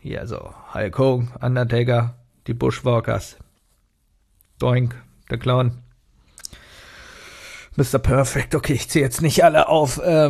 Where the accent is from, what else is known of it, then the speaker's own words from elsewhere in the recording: Berlin, Germany; Bei uns in Berlin gegenüber von der Schule, da gab es Test & Take, das war ein reiner Videospielladen